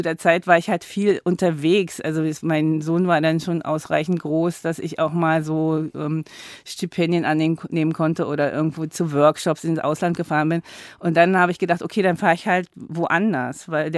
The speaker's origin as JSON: {"language": "German", "town": "Magdeburg", "region": "Saxony-Anhalt", "country": "Germany", "tie": "born or raised there", "said": "zum Beispiel in Magdeburg, wo ich aufgewachsen bin"}